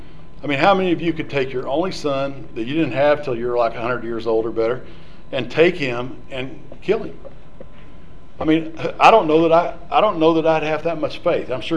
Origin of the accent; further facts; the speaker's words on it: Texas, United States; also born or lived in Shamrock, Texas / Erick, Oklahoma / Sayre, Oklahoma; I was born in Shamrock, Texas, which is just like 10 miles right across the Oklahoma-Texas border on Route 66. But we lived in Erick, Oklahoma until I was 5, and then Sarah, Oklahoma until I was 7, and then we moved to Texas again.